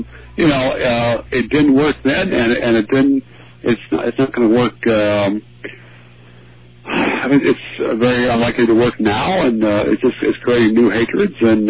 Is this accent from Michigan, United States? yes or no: no; Virginia, United States; even though he was born in my home state of Virginia.